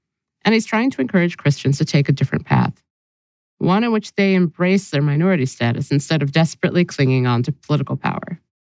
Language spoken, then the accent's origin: English; Ohio, United States; the white evangelicals who made up the megachurches near where I grew up in Ohio